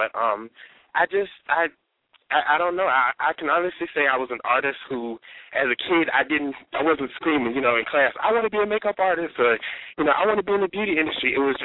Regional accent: Hampton Roads, Virginia, United States; I grew up in Hampton Roads, Virginia, not too much of a big city, but somewhat kind of suburb country area

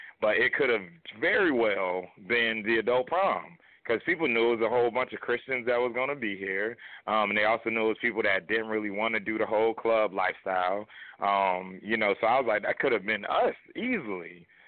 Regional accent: Orlando, Florida, United States; I was born and raised in Orlando, so it hit home to me like no other.

